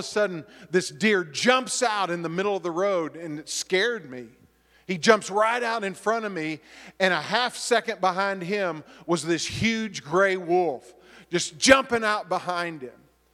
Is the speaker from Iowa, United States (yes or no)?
no; Texas, United States; also born or lived in Arkansas / Alaska; I love deer. I grew up in Texas. There were a lot of white-tailed deer. And then we moved to Arkansas, and there were some deer there. We moved to Alaska, and when I got to Alaska, I was thrilled because we were in southeast Alaska.